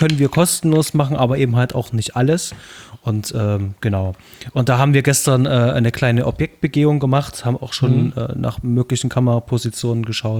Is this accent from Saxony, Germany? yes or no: yes; Leipzig, Saxony, Germany; Das ist irgendwo hinten bei uns in Leipzig, im Leipziger Osten.